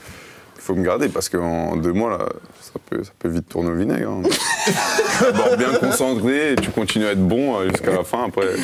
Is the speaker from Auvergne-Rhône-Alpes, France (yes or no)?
yes; Saint-Étienne, Auvergne-Rhône-Alpes, France; C'est pas pour mentir, parce que je viens de Saint-Etienne, c'est vraiment chaud.